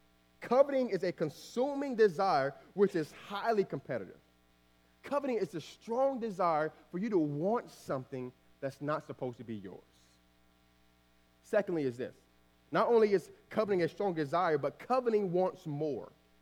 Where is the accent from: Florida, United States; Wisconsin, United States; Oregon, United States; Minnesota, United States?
Florida, United States; Miami; You know, I grew up in Miami, and so there is this the particular day every single month that our church used to have, right?